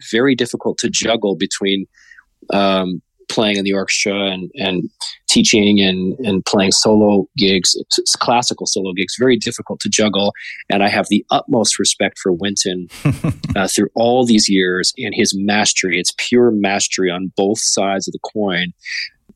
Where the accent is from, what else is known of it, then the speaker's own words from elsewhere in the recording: Champaign, Illinois, United States; Yeah, it was incredible because I grew up in Champaign, Illinois.